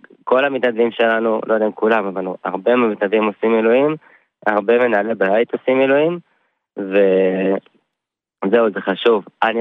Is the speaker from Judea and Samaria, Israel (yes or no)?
yes; Kfar Adumim, Judea and Samaria, Israel; מכפר אדומים.